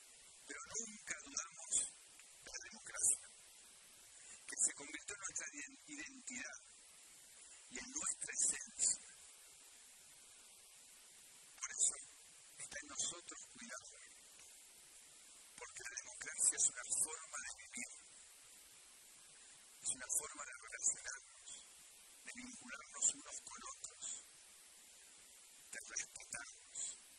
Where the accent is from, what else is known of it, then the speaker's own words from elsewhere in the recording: Argentina; Estos somos los argentinos.